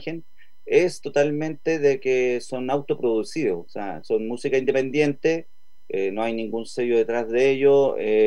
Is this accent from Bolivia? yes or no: no; Puente Alto, Santiago Metropolitan, Chile; Yo trabajaba acá en el centro, yo soy de Puente Alto, en el centro bibliotecario de Puente Alto